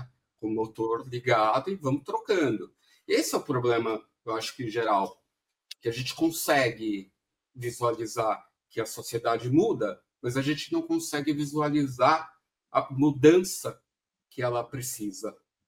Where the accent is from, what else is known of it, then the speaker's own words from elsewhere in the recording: Brazil; E começou a xingar, termos pejorativos, racistas, porque eu sou brasileiro.